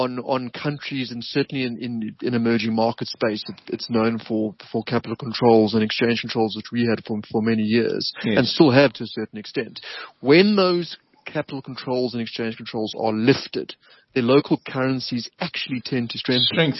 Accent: South Africa; But you can invest anywhere. As a South African, pretty much.

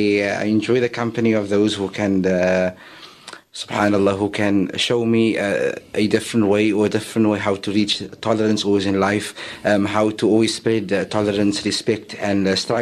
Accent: Cape Town, Western Cape, South Africa; I was born in the area of Colorado Park in Mitchell's Plain.

